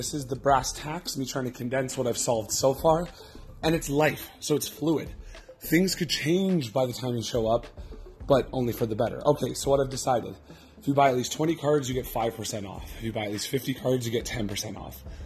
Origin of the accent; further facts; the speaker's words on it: Canada; As a Canadian independent person, I think that's fair.